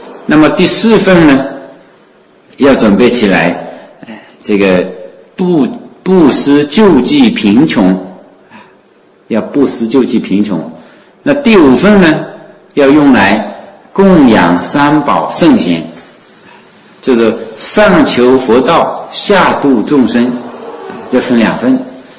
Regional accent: Wenzhou, Zhejiang, China; 所以就亲眷，我们温州人都叫，也叫亲眷。

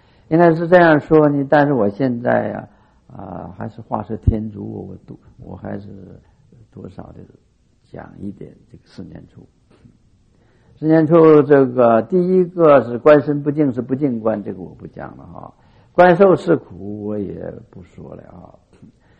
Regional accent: China; 我们中国人也特别欢喜，我也是欢喜

